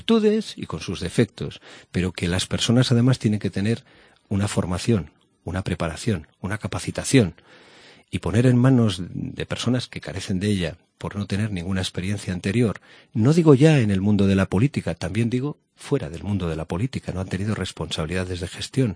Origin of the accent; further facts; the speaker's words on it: Cantabria, Spain; Yo tengo mi vida la tengo aquí, en mi tierra, en Cantabria.